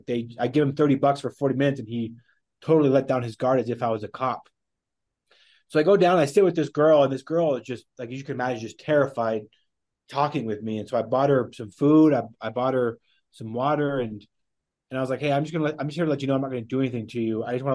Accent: Wyoming, United States; growing up in Wyoming

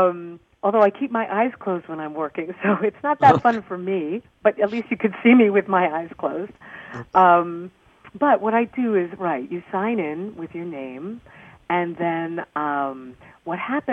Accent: New York, United States; I am from Long Island, I'll admit that, but I am not that person.

